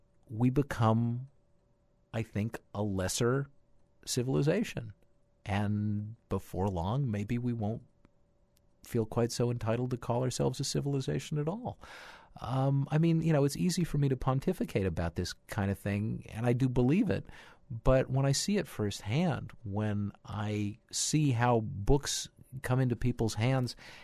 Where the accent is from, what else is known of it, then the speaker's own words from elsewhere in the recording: California, United States; I'm a Californian too.